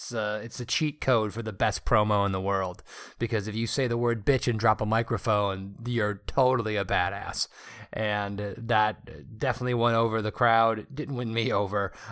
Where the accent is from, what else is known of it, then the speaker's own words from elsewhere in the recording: Michigan, United States; accent: Michigan; Well, that's because I'm from Michigan. That's my accent.